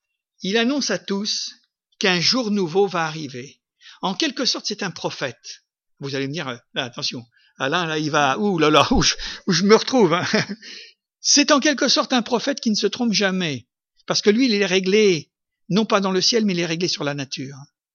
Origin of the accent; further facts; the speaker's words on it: France; Nous, nous sommes des Français, donc des Gaulois.